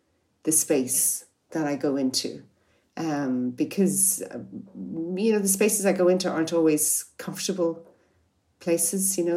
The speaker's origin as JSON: {"language": "English", "town": "Enniskerry", "region": "County Wicklow", "country": "Ireland", "tie": "born or raised there", "said": "So I am actually still in the same place where I grew up. I grew up in Enniskerry and I'm still here. Was a teenager here, desperate to get out because it was a very quiet, rural, really nothing on, kind of going on kind of place."}